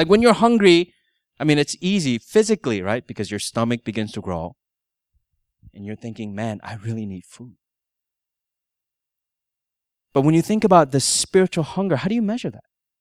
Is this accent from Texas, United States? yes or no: yes; Texas, United States; You come from Minnesota, I come from Texas, that's great.